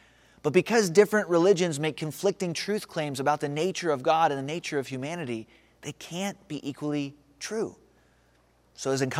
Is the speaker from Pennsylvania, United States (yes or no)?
yes; Pennsylvania, United States; born there; I was born near Pittsburgh.